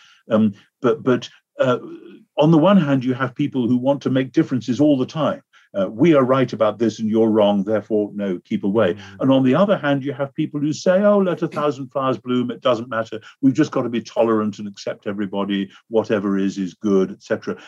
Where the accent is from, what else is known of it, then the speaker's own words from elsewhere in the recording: United Kingdom; now in United States; It's very difficult for this reason, that in America, I find as a Brit, if I say things which some people construe as critical, this is not well received.